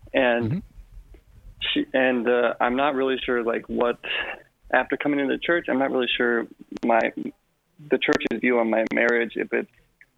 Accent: United States; Oh, but I'm actually from the States originally.

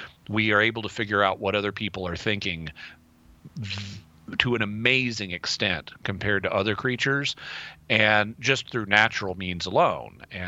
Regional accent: the South, United States; And as a Southerner, I natively think in terms of Southern social mores

